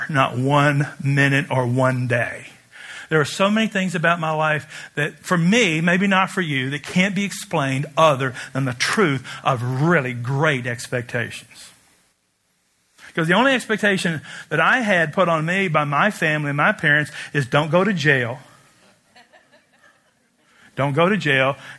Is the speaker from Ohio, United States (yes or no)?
no; Wisconsin, United States; So I'm not saying that you should take my judgment, but here's a kid from, I'm from Barron County.